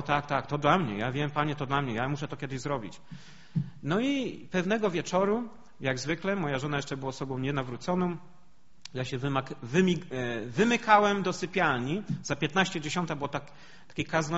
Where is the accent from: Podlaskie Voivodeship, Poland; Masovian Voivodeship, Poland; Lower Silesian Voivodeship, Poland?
Lower Silesian Voivodeship, Poland; Wrocław; now in Canada; bo moja żona z Gdyni, ja z Wrocławia.